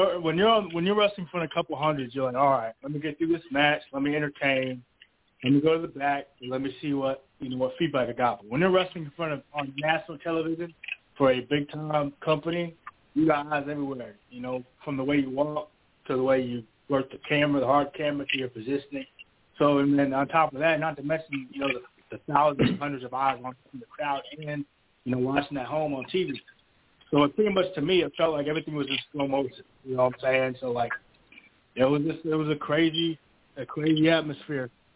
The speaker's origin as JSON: {"language": "English", "town": "Norfolk", "region": "Virginia", "country": "United States", "tie": "born there", "said": "So, like, for me, my birth mom, I was born in Norfolk"}